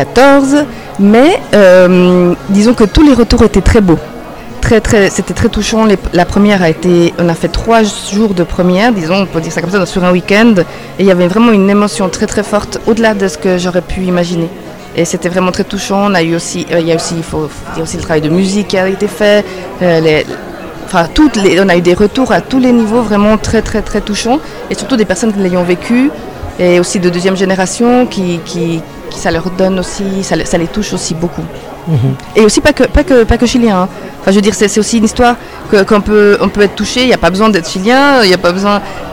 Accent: Lausanne, Vaud, Switzerland; Et ils se sont rencontrés en Suisse. Et bref, moi j'ai grandi à Lausanne.

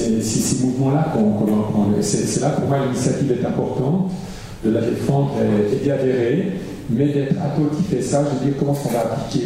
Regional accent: Italy; je suis italien, je me permets de dire

